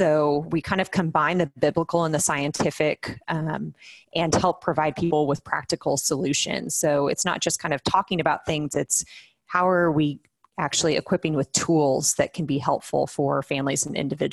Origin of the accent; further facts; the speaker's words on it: California, United States; So I am actually originally from California. So moved here a couple of years ago with my husband, who is from here.